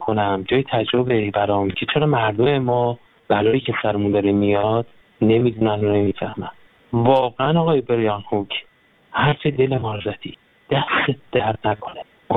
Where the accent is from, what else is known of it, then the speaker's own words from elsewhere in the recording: Iran; به عنوان یک ایرانی